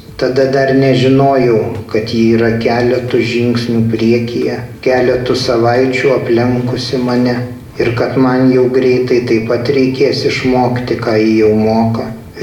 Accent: Druskininkai, Alytus County, Lithuania; Pirmas dalykas, kad gimiau Druskininkuose

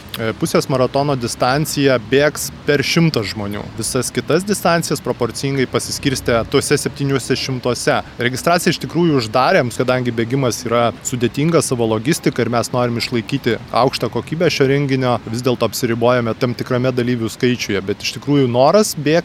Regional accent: Alytus County, Lithuania; o mesgi esam dzūkai, taigi parodykim, kokie mes esam miesto svečiams

